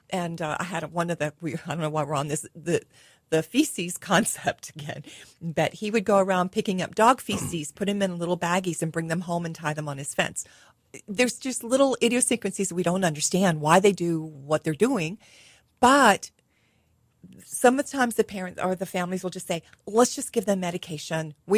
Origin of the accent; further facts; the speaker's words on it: West Virginia, United States; growing up in West Virginia, I always knew of it as the old timers.